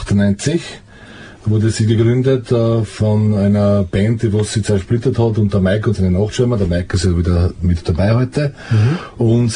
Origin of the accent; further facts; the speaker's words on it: Aspang, Lower Austria, Austria; Ich bin aus Aspang. Aspang liegt genau im Dreiländereck, im östlichsten Dreiländereck Österreichs und bildet die Grenze zwischen Burgenland, der Steiermark und Niederösterreich. Und ich bin aber noch in Niederösterreich, auf der niederösterreichischen Seite herüben.